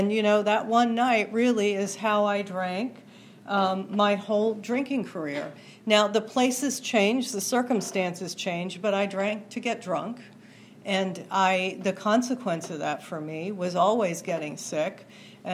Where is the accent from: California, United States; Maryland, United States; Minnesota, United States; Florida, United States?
Maryland, United States; also born or lived in Pennsylvania; I grew up in Maryland. Actually, I was born in Pennsylvania, grew up in Maryland. Maryland is actually where I got sober.